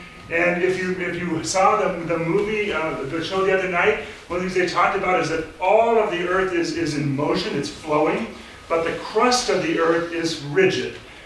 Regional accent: Los Angeles, California, United States; as my partner from San Francisco always reminds me, I grew up in Los Angeles

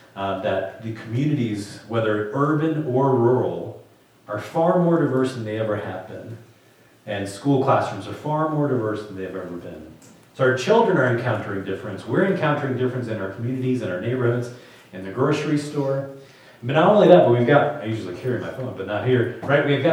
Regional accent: Puerto Rico; moved away; also born or lived in Louisiana; I grew up in Puerto Rico, which meant I was born with U.S. citizenship. So when we moved from Puerto Rico to Louisiana, that was culturally complicated, but not legally complicated.

